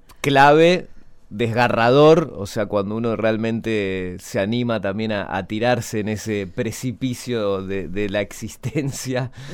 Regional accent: Buenos Aires, Argentina; born there; soy de nací en Buenos Aires, pero alto viajero, o sea, peregrino. La verdad que moviéndome por varios territorios. Hace unos 2 años que estoy viajando con un motorhome.

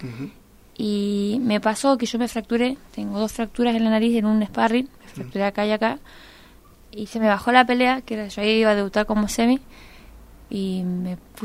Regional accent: Chile; yo me vine con mis papás de Chile

